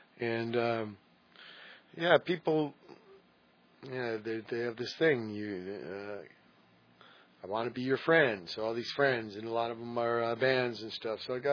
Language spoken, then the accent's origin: English; Virginia, United States; born there; wanted to know why I was born in Virginia.